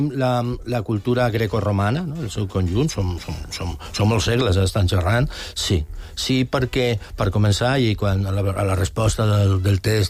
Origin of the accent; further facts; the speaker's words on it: Balearic Islands, Spain; also born or lived in Soria, Spain; que un és d'on ha estudiat a l'escola i el batxillerat, som ben mallorquí.